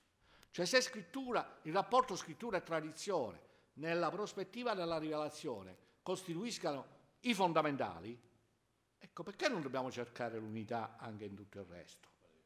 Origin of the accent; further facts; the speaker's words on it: Apulia, Italy; non sono di Bergamo e nemmeno di Brescia, no? Nel mio piccolo paesino di origine pugliese c'era un gruppo molto nutrito di evangelici.